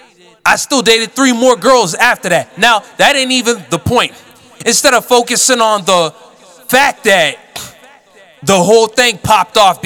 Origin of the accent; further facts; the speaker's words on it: United States; especially those ones who had natural hatred for Sydney because I'm an American